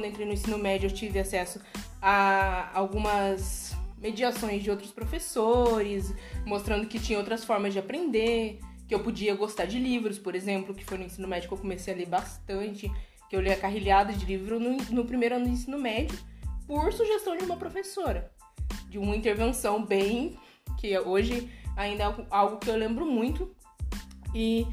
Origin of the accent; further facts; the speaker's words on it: Cascavel, Paraná, Brazil; Eu nasci e fui criada aqui na cidade de Cascavel. Poucas vezes eu saí daqui, então a minha experiência de criação e de vivências é baseada aqui na cidade mesmo, né? Eu sou a segunda filha de 7 filhos, de uma mãe negra